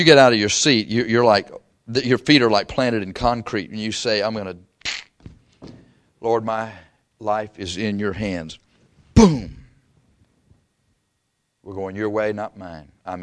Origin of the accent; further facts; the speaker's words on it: Texas, United States; It's because I wear boots and I'm from Texas.